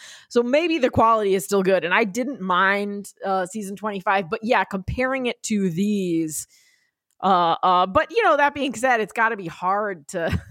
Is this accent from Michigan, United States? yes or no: no; New Jersey, United States; And growing up in New Jersey, whenever there was a snowstorm or a rainstorm, my friends and I would say, lousy smarch weather.